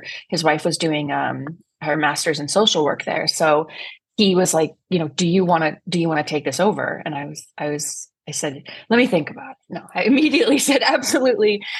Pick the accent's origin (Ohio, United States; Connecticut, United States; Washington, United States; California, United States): Ohio, United States; Cleveland; moved away; I'm from Cleveland. I grew up in a family of pest control exterminators.